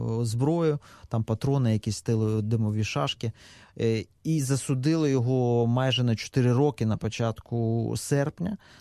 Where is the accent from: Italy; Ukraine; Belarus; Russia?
Ukraine; Crimea; moved away; ми, як кримчани, які змушені були в 2014 році виїхати сюди